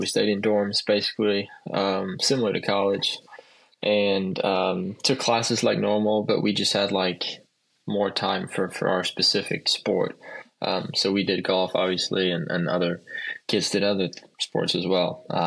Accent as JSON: {"language": "English", "country": "Sweden", "tie": "born or raised there", "said": "So when I was 16, I moved up to a city about 45 minutes away from my hometown, which is like a golf program academy thing. So that's where I met my swing coach, Hans. That's where anytime I come back home to Sweden"}